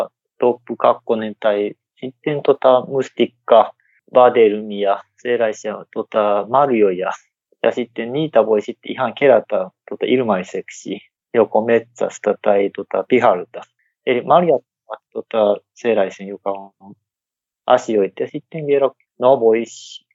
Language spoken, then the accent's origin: Finnish; Osaka, Japan; Finnish is a second language; missä mä oon kotoisin, Osakassa, siellä ei ole joka vuosi tulee lunta.